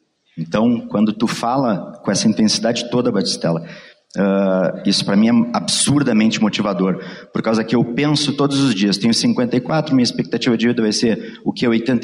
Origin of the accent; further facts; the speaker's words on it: Porto Alegre, Rio Grande do Sul, Brazil; Eu sou de Porto Alegre, mas o meu pai era do interior de Santa Maria e minha mãe de General Câmara.